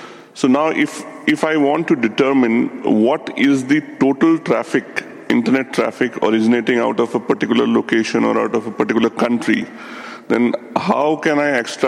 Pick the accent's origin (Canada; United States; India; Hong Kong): India; English is a second language; I'm from India.